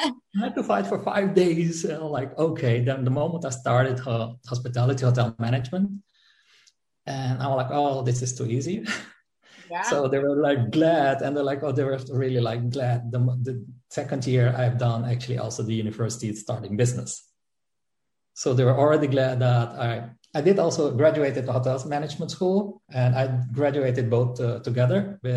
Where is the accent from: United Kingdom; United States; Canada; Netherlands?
Netherlands; Amsterdam, North Holland; English is a second language; Because they know I'm the Dutch guy in that respect. And yeah, I'm from Amsterdam.